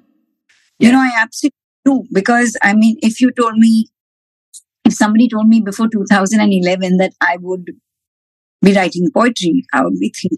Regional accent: Mumbai, Maharashtra, India; because I'm East Indian. East Indians are from Mumbai.

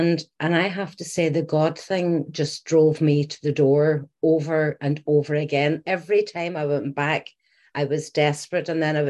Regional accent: Ireland; you'll probably have picked up from the accent, I'm Irish.

